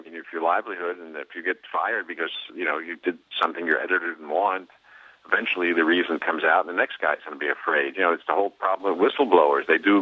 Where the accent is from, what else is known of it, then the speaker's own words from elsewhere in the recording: Brooklyn, New York, United States; I'm from Brooklyn, but not Massachusetts, New York.